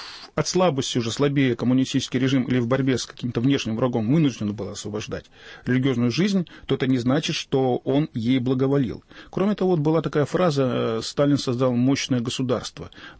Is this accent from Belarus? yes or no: yes; Belarus; я сам белорус, и моя мама была вывезена в 14 лет в Германию